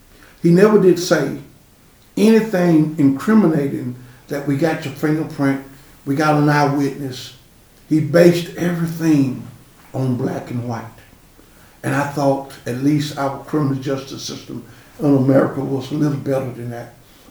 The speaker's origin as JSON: {"language": "English", "region": "Alabama", "country": "United States", "tie": "born or raised there", "said": "Well, growing up in Alabama, I had the privilege of, I call it living a great life."}